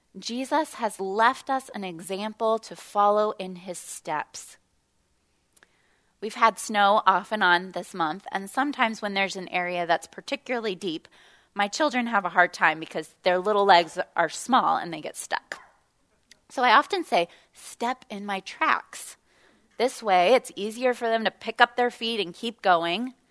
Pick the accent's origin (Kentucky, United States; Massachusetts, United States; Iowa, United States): Kentucky, United States; I'm from Kentucky, and I went to a college deep in horse country.